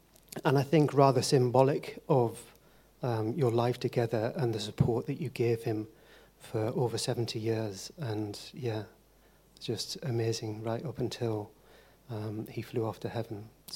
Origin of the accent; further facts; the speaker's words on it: the north of England, United Kingdom; accent: northern; you forgive my northern accent, probably dampens this phrase slightly